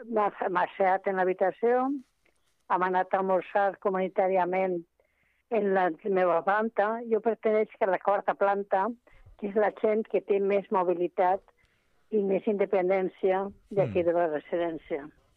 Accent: Valencian Community, Spain; accent: Valencian; now in Barcelona, Spain; Soc valenciana, sí.

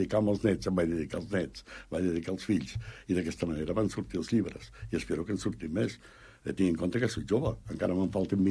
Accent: Sant Ramon, Catalonia, Spain; Jo soc doble, jo dic que soc doblement de poble, soc de la Segarra, de Sant Ramon, abans es deia la Manresana, ara es diu Sant Ramon, i soc del poble nou. O sigui, tinc l'avantatge de ser de poble per partida doble.

